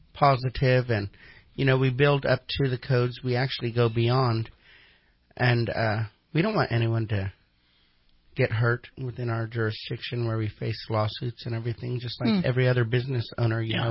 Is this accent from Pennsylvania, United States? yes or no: no; Pine Grove, California, United States; I grew up in Pine Grove right out here, you know, and we weren't rich or anything.